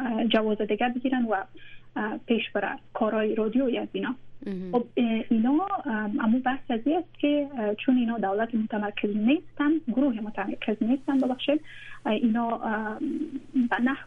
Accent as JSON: {"language": "Persian", "country": "Afghanistan", "said": "من هایی کسایی که حالا بیرون از افغانستان آمدیم"}